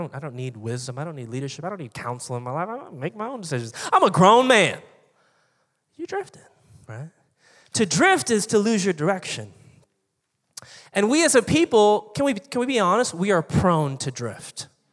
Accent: Virginia Beach, Virginia, United States; I grew up in Virginia Beach. I still got my 757 phone number.

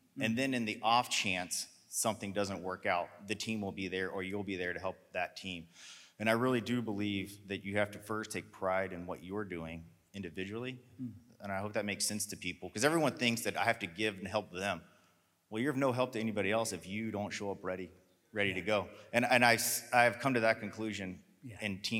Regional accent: Colorado Springs, Colorado, United States; also born or lived in Georgia; I grew up in Georgia. My family moved out to Colorado for a business venture, and I found Colorado Springs. I grew up there.

